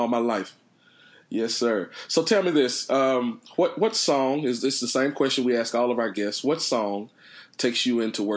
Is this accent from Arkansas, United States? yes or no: no; Texas, United States; Well, he's – I'm from Texas, and he's moved up our way.